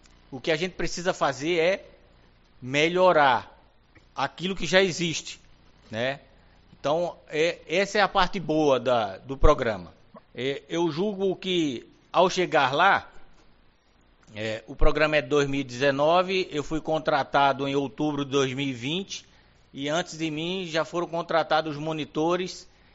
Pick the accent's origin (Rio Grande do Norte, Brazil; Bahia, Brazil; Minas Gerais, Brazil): Rio Grande do Norte, Brazil; Natal; moved away as an adult; now in Uruguaiana, Brazil; não sou de Uruguaiana, sou natural de Natal, do Rio Grande do Norte.